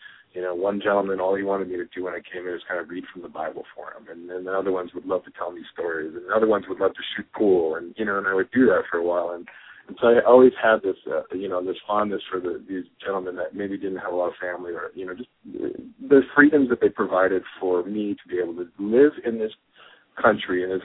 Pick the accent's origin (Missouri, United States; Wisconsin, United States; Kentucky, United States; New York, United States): New York, United States; Brooklyn; also born or lived in Utah / Oregon; now in Minnesota, United States; I'm a kid from Brooklyn. I ended up on the West Coast in the movie business. I moved all over the place. I lived in Utah and Oregon, and now I'm in Minnesota.